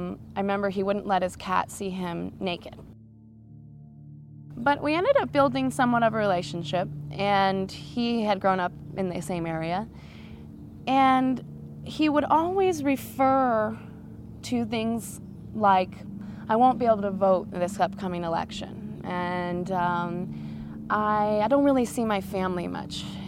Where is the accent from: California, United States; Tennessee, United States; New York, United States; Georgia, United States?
California, United States; Oakland; also born or lived in Denver; Born and raised in Oakland. I was living in Denver and got into college here and needed to move back pretty suddenly.